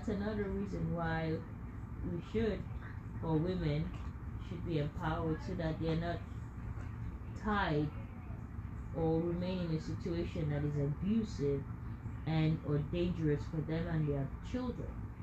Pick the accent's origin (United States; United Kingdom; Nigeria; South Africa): Nigeria; Growing up in Nigeria